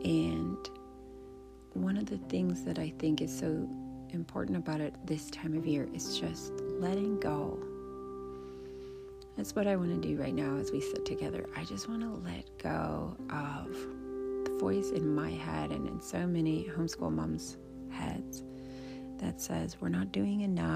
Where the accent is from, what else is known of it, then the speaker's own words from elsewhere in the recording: Canada; now in United States; I grew up in Canada and had the opportunity to celebrate Thanksgiving visiting family members in the United States as a child, and always had such a wonderful time. And now that I live in the United States, both my children were born here.